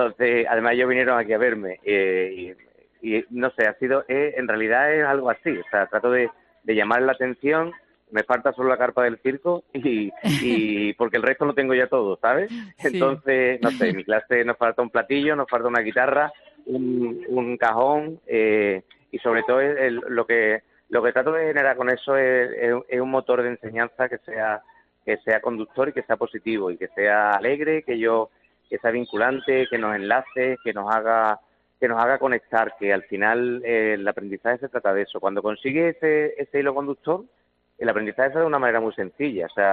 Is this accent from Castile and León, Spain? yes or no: no; Huelva, Andalusia, Spain; además soy el único de Huelva